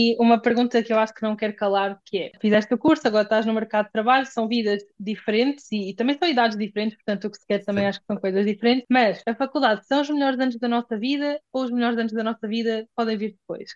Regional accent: Algarve, Portugal; Eu venho do Algarve, mas eu sou originalmente de Algarvia.

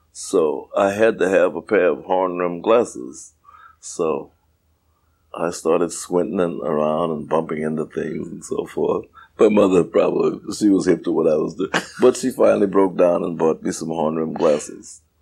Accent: New Orleans, Louisiana, United States; born there; I'm a bebop baby. Although I was born in New Orleans, it was the beginning of the 1940s when I was 10 or 11

